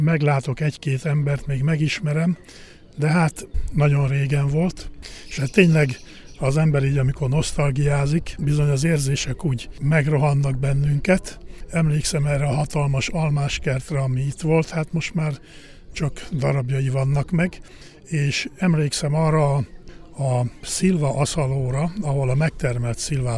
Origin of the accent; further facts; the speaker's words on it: Borsod-Abaúj-Zemplén, Hungary; amikor most benn voltam, még megvan az a szoba, meg az a hely, ahol annak idején születtem, és 11 évig éltünk itt. Tényleg gyerekkorom legboldogabb 11 éve volt. Gyönyörű a vidék. A gangról minden nap láttuk a Fűzéri vár romjait